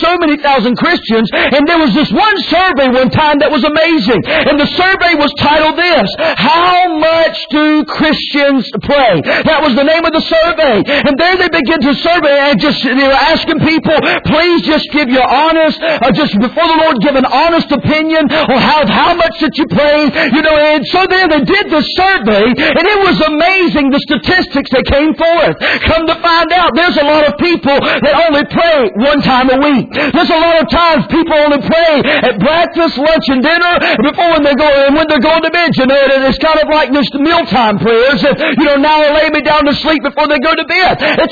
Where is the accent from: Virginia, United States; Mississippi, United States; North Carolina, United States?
North Carolina, United States; Well, I'm from North Carolina. I go there, and a lot of times I look at my bars there and make a phone call, and they disappear.